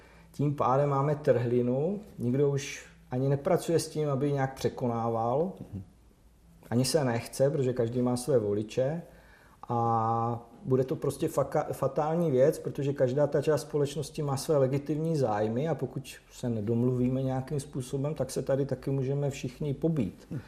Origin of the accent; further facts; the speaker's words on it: Moravian-Silesian Region, Czechia; samozřejmě jsem z Karvinska, což znamená mnohé. Je to odpadkový koš republiky